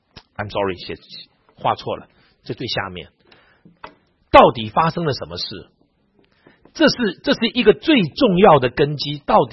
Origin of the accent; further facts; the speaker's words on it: China; 跟我们中国人很有关系的，已经吵了好几年了，就日本侵略中国的事情。